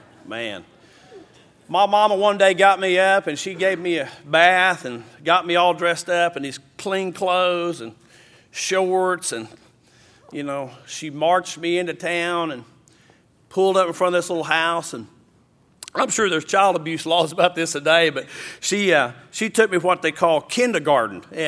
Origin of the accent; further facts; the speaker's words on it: Grant, Oklahoma, United States; also born or lived in Paris, Texas / West Texas; I'm actually from Grant, really. I say Hugo because that's a big city. It's 5,000 people. Grant's about 200.